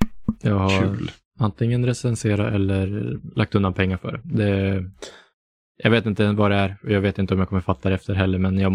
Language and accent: Swedish; Sweden; som svensk är det ganska, det skulle vara intressant att prata med en amerikan om hur de tolkar det här språket